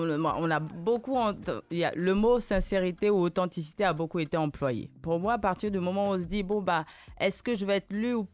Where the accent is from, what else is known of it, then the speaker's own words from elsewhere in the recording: Brazzaville, Republic of the Congo; born there; also born or lived in Bulgaria; Moi, je suis née à Brazzaville, au Congo. Donc je suis congolaise, mais je suis française aussi. Je me considère même un petit peu bulgare, vu que j'ai passé quelques années en Bulgarie.